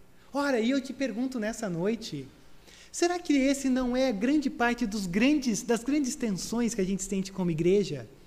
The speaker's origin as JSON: {"language": "Portuguese", "country": "Brazil", "said": "como bons brasileiros, temos um grande problema de pensar"}